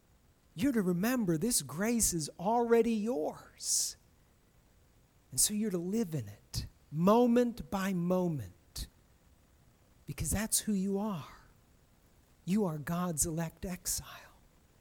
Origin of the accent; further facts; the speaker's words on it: United States; I grew up in America, rural America. We didn't grow up kissing one another unless you were related to each other.